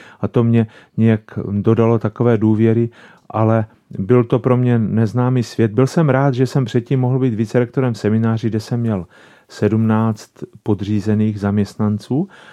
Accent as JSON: {"language": "Czech", "town": "Strání", "region": "Zlín Region", "country": "Czechia", "tie": "born or raised there", "said": "se snažím vyjít na naši horu, která je nad mou rodnou obcí Strání, a je to Velká Javořina v Bílých Karpatech."}